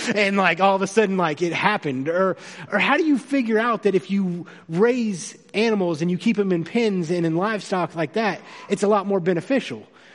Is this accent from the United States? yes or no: yes; Florida, United States; I grew up in Florida. I'm a Florida boy through and through. I was born on the west coast of Florida, and then I spent most of my high school life on the east coast of Florida